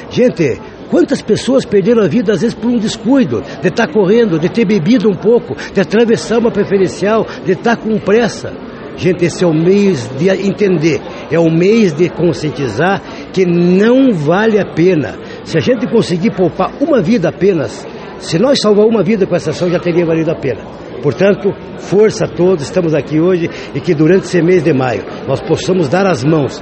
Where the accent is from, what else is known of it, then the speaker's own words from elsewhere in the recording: União da Vitória, Paraná, Brazil; manifestar minha alegria de estar na minha terra natal, União da Vitória